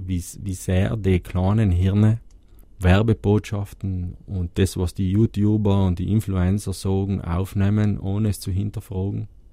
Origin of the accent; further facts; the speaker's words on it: Trentino-Alto Adige, Italy; Aber daheim, ich sage mal, Südtirol passt schon, ist schon meine Heimat.